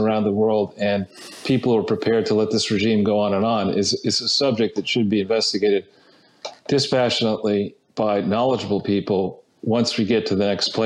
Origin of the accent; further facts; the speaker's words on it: United States; as an American, I don't really think I can have much to say about how Iran should be organized